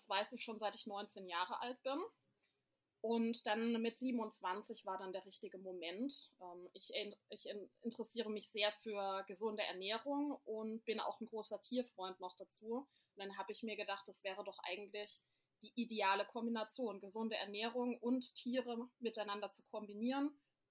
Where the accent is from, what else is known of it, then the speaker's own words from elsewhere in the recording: Bad Schönborn, Baden-Württemberg, Germany; ich bin 30 Jahre alt und ich komme aus der Nähe von Heidelberg, also aus dem schönen Kraichgau in Bad Schönborn.